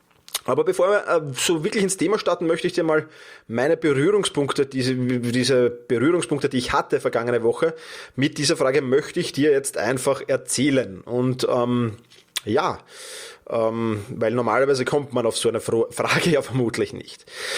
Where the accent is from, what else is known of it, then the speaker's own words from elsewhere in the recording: Austria; bei uns in Österreich